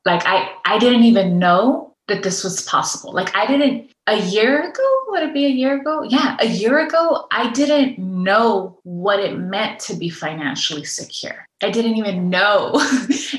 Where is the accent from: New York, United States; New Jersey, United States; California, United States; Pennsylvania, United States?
California, United States; Los Angeles; I am from Echo Park. I'm a mother of two. I was raised by a single mother who had been born in Mexico but immigrated to the United States when she was 6 years old.